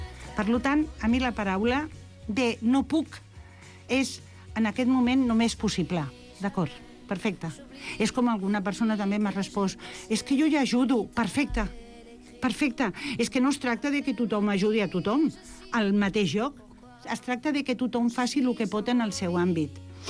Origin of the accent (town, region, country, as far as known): Catalonia, Spain